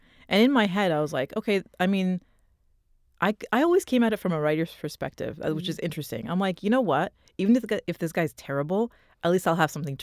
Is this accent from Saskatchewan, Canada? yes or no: no; Toronto, Ontario, Canada; we grew up in Toronto. You know, I was born in Toronto, grew up in Toronto. We went to Islamic school growing up.